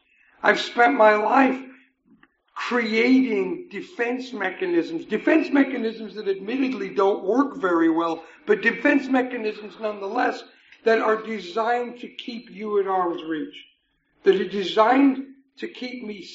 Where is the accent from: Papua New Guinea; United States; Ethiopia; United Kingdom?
United Kingdom; England; I grew up in England, and in England they use that phrase, stiff upper lip.